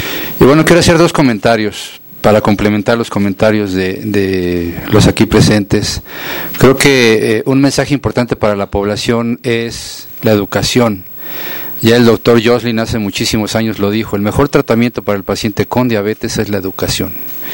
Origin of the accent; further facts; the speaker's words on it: Mexico; como somos los pacientes mexicanos